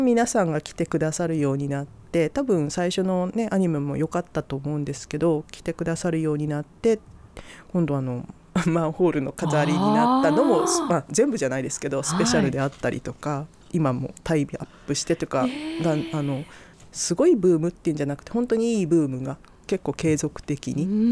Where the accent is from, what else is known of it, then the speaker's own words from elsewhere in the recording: Numazu, Shizuoka, Japan; 私の実家は育ったところは沼津市の中では本当西の方なんですけれども